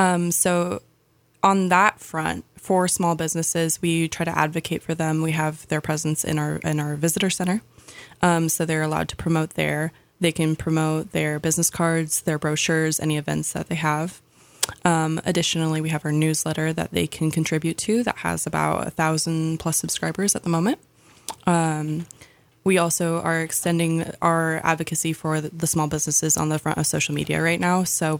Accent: Sandpoint, Idaho, United States; So born and raised in Sandpoint.

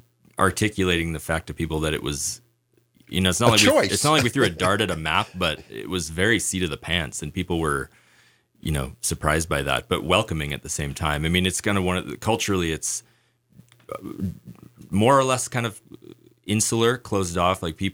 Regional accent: Oregon, United States; I mean, I grew up on the Oregon coast, so it was like very comfortable.

